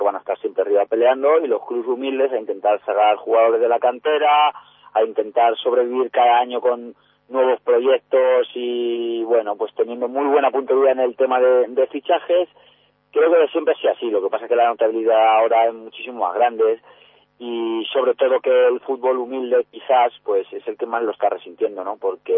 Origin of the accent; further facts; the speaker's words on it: Fuenlabrada, Community of Madrid, Spain; tengo a mi familia en Fuenlabrada, he vivido pues mi infancia en Fuenlabrada, y la verdad es que para culminar una carrera, qué mejor que terminar ayudando al equipo de tu ciudad